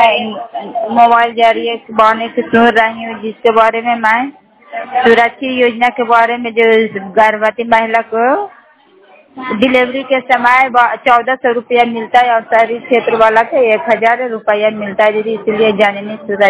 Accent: Karawala, Bihar, India; घर सत्यक मकरौदा पंचायत करावला जिला नालंदा से बोल रही हूँ।

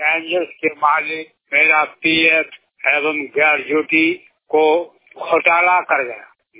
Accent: Mahnar, Bihar, India; मैं अभी हाजीपुर के छत महनार मिलर चौक पर हूँ। मेरा गांव महनार मिलर चौक पड़ता है।

